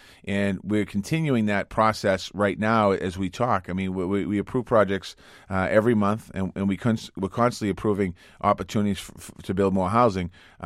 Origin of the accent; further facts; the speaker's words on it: Dorchester, Massachusetts, United States; I mean, I grew up on Taft Street in Dorchester.